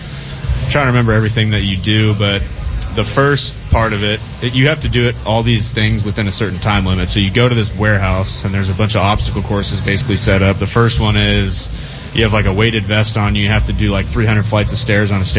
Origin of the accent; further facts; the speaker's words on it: California, United States; And then also, like, growing up in California, it's honestly like a big career out there.